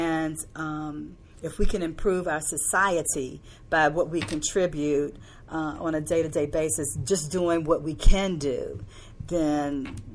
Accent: Washington, District of Columbia, United States; I grew up in Washington, D.C., so I'm a product of D.C. public schools.

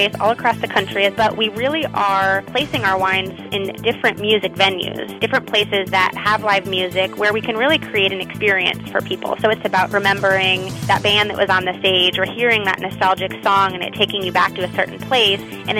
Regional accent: Nebraska, United States; I sure am. Yep. Born and raised in Nebraska.

